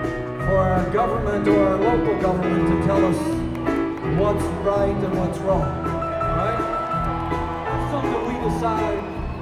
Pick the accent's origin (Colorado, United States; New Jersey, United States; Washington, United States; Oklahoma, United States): Oklahoma, United States; Oklahoma City; Now we're … we come from Oklahoma City